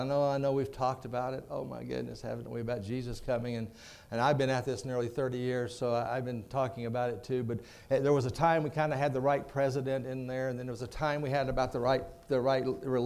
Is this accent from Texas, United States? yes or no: yes; Texas, United States; By the way, I'm from Texas. I just want to let you get that done and over with right up front.